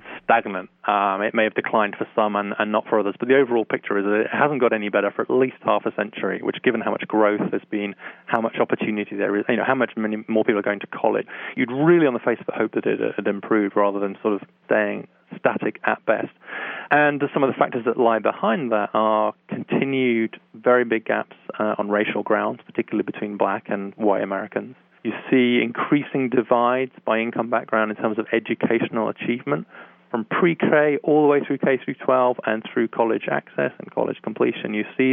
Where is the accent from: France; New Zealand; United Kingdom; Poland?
United Kingdom; England; now in United States; So you're right. I'm British. to be technically accurate, I'm half English and half Welsh.